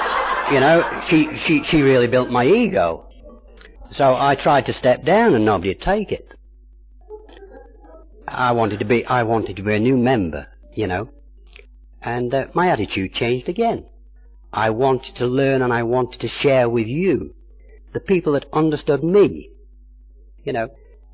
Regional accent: Manchester, North West England, United Kingdom; And like Judith, you know, I came from Manchester too.

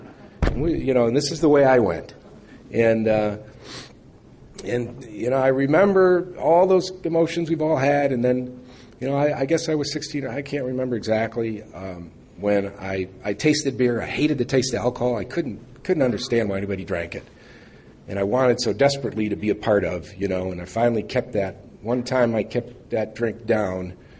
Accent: Evanston, Illinois, United States; when I was young, I grew up in Evanston, as Scott mentioned

